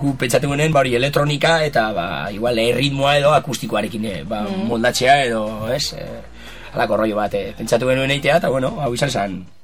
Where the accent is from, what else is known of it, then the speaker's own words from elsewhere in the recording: Basque Country, Spain; bizkaitarra gara